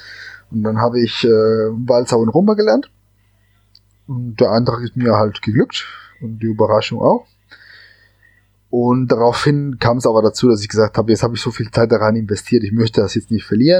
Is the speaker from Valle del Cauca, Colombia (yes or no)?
yes; Cali, Valle del Cauca, Colombia; German is a second language; now in Germany; Ich komme aus der Welsalzer Hauptstadt. Ich bin ein gebürtiger Kolumbianer und bin in Cali aufgewachsen.